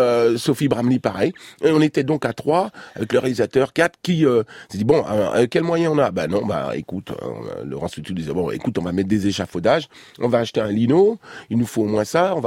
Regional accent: Saint-Denis, Île-de-France, France; Moi-même, j'étais issu de Saint-Denis, pas loin de la Courneuve et tout ça.

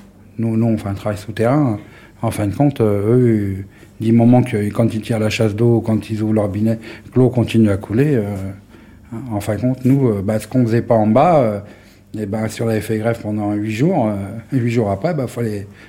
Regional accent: Paris, Île-de-France, France; Je sais que j'étais de Ménilmontant.

